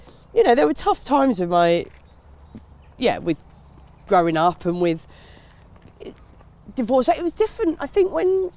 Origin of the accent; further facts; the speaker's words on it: Maidstone, South East England, United Kingdom; So I grew up in Kent, in Maidstone, in Kent.